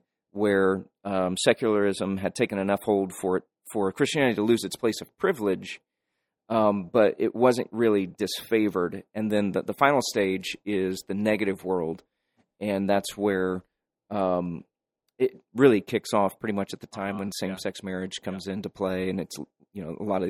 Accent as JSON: {"language": "English", "region": "Midwest", "country": "United States", "tie": "born or raised there", "said": "I remember I grew up in the Midwest, mm-hmm. Bible Belt, Buckle of the Bible Belt, all those things."}